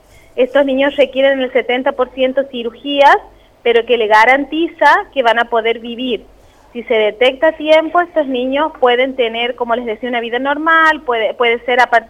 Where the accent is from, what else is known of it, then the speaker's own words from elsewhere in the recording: Santiago del Estero, Argentina; somos de Santiago del Estero